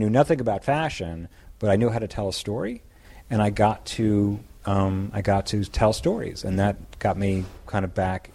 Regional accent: Larchmont, New York, United States; I grew up in Larchmont.

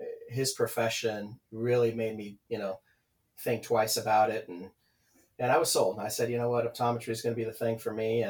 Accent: California, United States; fine tune my Spanish skills, which didn't weren't quite where they needed to be when, you know, growing up in California.

